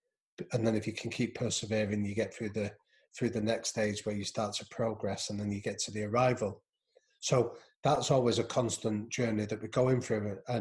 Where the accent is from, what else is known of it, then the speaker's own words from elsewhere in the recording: Manchester, North West England, United Kingdom; so I'm from Manchester originally, I'm from North Manchester, I grew up in a boxing gym